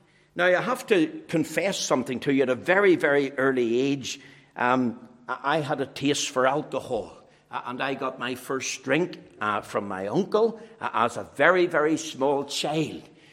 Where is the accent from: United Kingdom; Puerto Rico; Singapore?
United Kingdom; Belfast, Northern Ireland; also born or lived in Macrofield; I was born in Macrofield. And then as a child, I moved to Belfast.